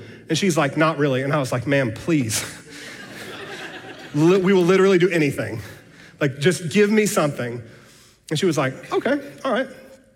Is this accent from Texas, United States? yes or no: yes; Austin, Texas, United States; I was born and raised here in Austin.